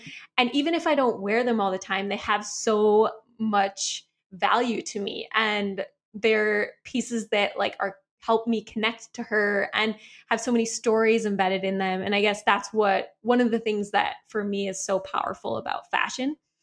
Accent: Midwest, United States; but we're both from the Midwest.

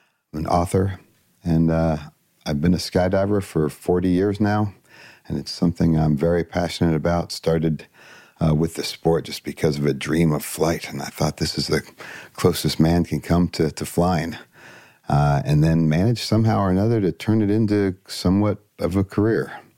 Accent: Columbus, Ohio, United States; Mostly in Columbus, Ohio.

